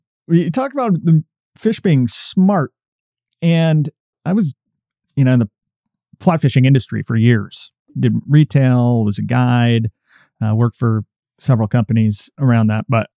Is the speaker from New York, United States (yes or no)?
no; Oregon, United States; I come from the Northwest originally, Oregon.